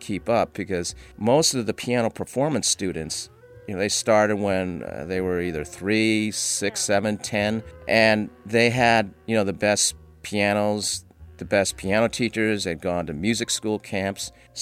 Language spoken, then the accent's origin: English; United States; born there; And part of it, as an American-born Chinese, was connecting to the history of finding out, well, who am I?